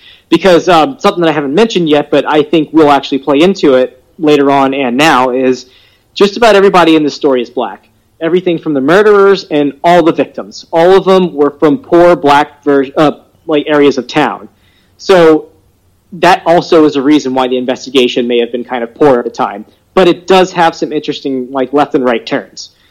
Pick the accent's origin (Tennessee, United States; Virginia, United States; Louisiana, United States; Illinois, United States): Louisiana, United States; but I'm from Louisiana, and we say everything wrong